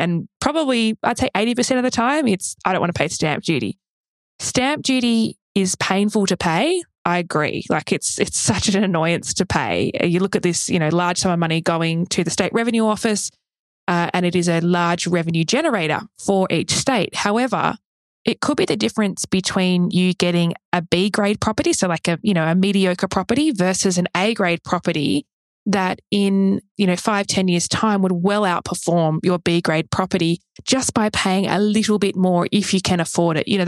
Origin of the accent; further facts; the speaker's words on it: Victoria, Australia; A classic example in Victoria, my home state